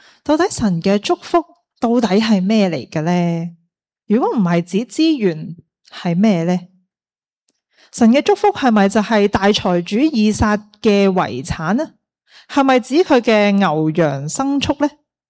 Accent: China; 我哋中国人咧有句说话叫嗟来之食啊

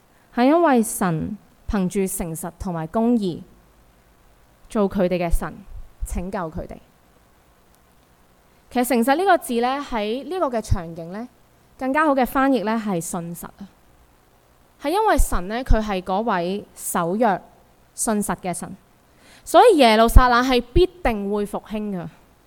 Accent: Hong Kong; 其实作为香港人，我们是生活在一个非常讲求能力实力的社会里面

